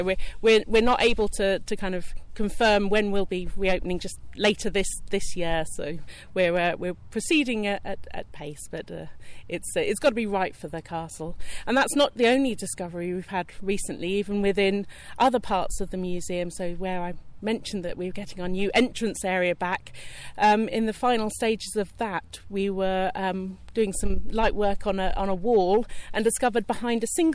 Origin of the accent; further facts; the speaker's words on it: Norwich, East of England, United Kingdom; I grew up in Norwich